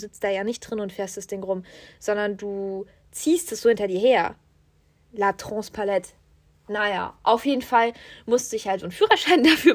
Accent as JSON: {"language": "German", "country": "Germany", "said": "ich bin Deutsche"}